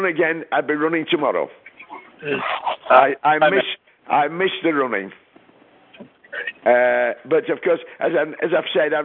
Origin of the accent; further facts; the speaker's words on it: England, United Kingdom; I lived in England. I'm an Englishman.